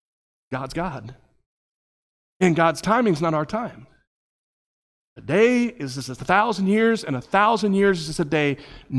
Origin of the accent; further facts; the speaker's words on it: Florida, United States; we grew up in South Florida, in the middle of the most dangerous place in the country at that point.